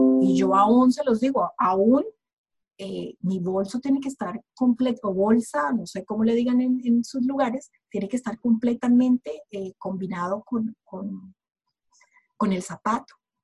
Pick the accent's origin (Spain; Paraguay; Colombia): Colombia; ¿Por qué sabes que soy colombiana?